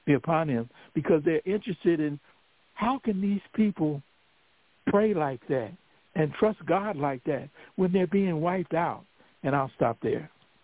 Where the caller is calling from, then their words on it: Jacksonville, Florida, United States; Yeah, I'm in Jacksonville, Florida